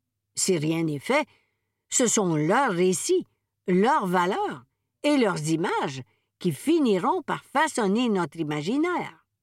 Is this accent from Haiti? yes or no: no; Quebec, Canada; accent: Québécois; Quand j'allume la télévision et que je tombe sur une série québécoise, j'entends mon accent, je vois mes paysages, je reconnais mes références.